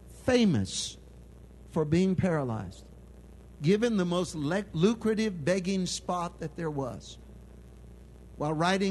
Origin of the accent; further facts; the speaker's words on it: California, United States; now in Texas, United States; I'm from California. I've got the expertise on liberals, believe me.